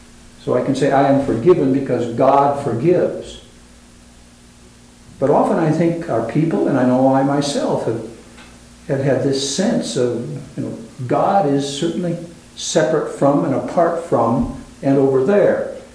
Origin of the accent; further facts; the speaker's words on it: Portland, Oregon, United States; And I'm from Portland, Oregon, and work both as a social worker in private practice and also as a parish pastor.